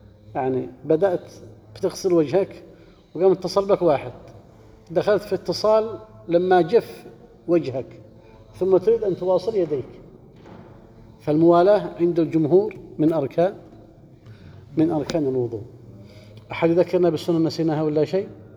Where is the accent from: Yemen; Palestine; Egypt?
Yemen; أذكر عندنا في اليمن، يعني لو توضأ، كنا من قبل بعد احنا في الصغار